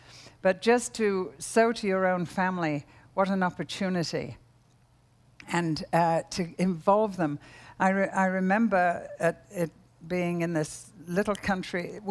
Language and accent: English; United Kingdom; I'm British, I'm very private, I don't like intruding in people's lives.